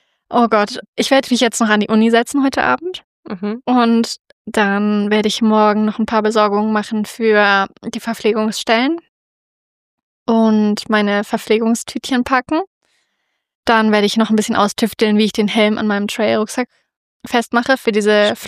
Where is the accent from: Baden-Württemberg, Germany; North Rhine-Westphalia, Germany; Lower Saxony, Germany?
Lower Saxony, Germany; Duderstadt; Ja, aber wir sind ja in Duderstadt vorbeigelaufen, also in meiner Heimatstadt.